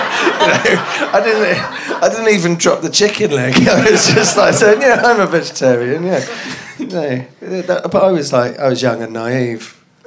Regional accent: London, United Kingdom; My accent changes. Because I'm from North London, but everyone thinks I'm from Bristol, because I lived with some people from Plymouth for 3 years at uni. And then... and all my family are from sort of Staffordshire and Yorkshire.

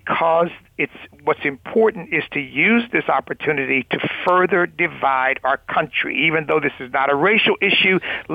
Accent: United States; I refuse to call myself an African American. I'm an American. I happen to be an American of African descent.

